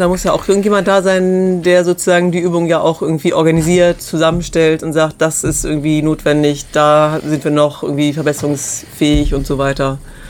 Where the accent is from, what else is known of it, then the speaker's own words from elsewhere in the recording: Hamburg, Germany; ich muss echt zugeben, ich komme aus Hamburg